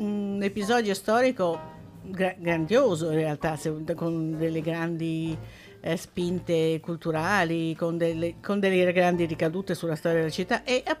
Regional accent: Ancona, Marche, Italy; born there; io ho vissuto, sono nata a Piazza del Papa, quindi a pochissima distanza da questo posto di Piazza Malatesta

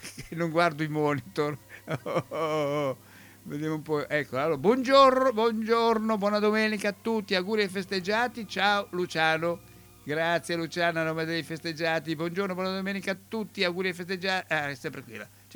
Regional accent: Ancona, Marche, Italy; so d'Ancona e me ne vanto.

